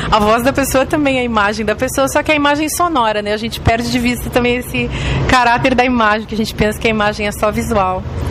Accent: Vacaria, Rio Grande do Sul, Brazil; Eu cresci em Vacaria ouvindo Rádio Fátima.

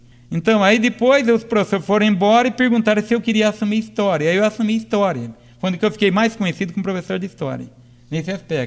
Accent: Northeast Region, Brazil; Eu sou nordestino e eu li Euclides da Cunha nos Sertões.

